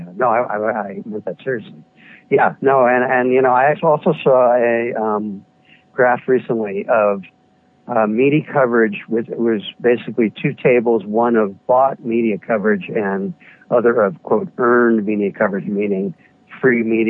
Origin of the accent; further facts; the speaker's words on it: New York City, New York, United States; growing up around New York City as a child, you know, I remember Donald Trump when he was really just sort of a younger brat